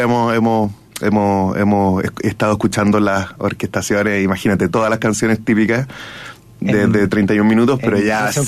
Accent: Chile; en mi fuera adentro y siendo chileno, decía

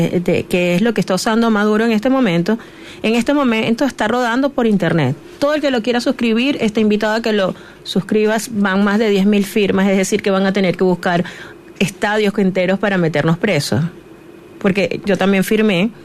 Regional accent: Venezuela; now in Chile; el año pasado nosotros clamábamos como venezolanos en el exterior

